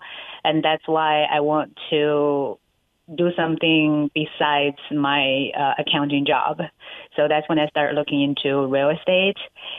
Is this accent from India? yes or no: no; China; now in United States; Just because, growing up in China, everybody save money and then want to put into real estate.